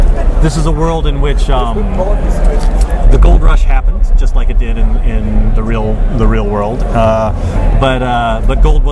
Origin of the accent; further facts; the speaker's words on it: Texas, United States; I grew up in Texas, and I loved Westerns, and I'm half Korean